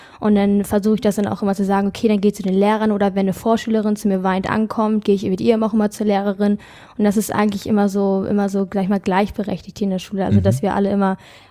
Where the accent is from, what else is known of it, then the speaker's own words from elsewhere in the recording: England, United Kingdom; ich komme ja also aus England